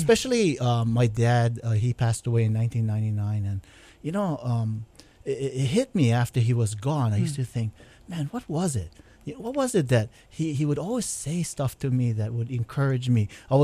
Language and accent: English; Honolulu, Hawaii, United States; I grew up in Palolo Valley, born and raised there. And then when I graduated from high school, then I moved out of there.